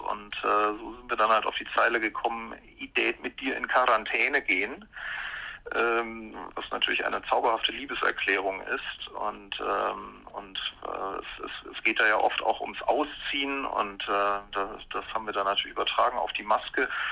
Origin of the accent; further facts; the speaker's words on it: Bavaria, Germany; wir sind ja zusammen in Franken zur Schule gegangen und da hat man eigentlich mit der Sozialisation keine Wahl